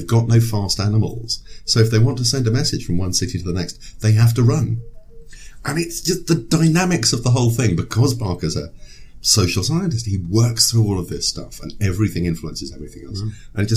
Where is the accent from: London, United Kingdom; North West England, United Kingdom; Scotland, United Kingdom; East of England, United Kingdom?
East of England, United Kingdom; I'm British, born and bred, born in East Anglia, but I went to boarding school